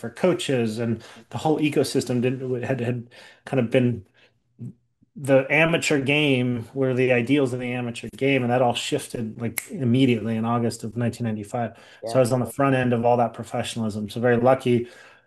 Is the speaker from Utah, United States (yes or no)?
yes; Salt Lake City, Utah, United States; I grew up in Salt Lake City, Utah.